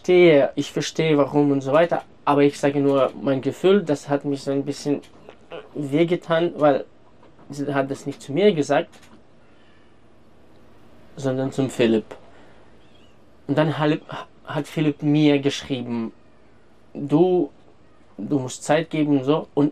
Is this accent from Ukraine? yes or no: yes; Ukraine; German is a second language; Ich komme aus der Ukraine.